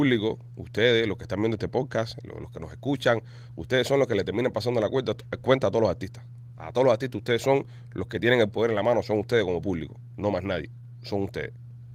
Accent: Cuba; Y como cubano, es lamentable. Como cubano, es lamentable.

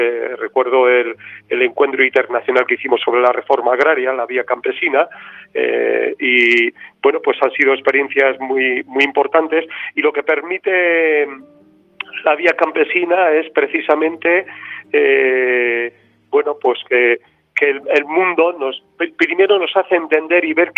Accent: Palencia, Castile and León, Spain; soy un pastor de Palencia, con P.

